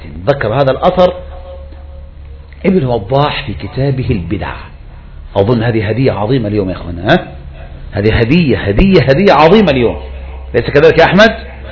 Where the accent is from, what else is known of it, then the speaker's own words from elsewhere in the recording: Egypt; بلدنا مصر